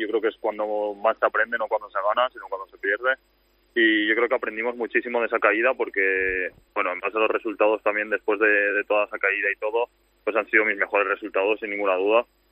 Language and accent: Spanish; Bellreguard, Valencian Community, Spain; Sí, bueno, sí, soy de Bellreguard, lo que entreno en Gandía.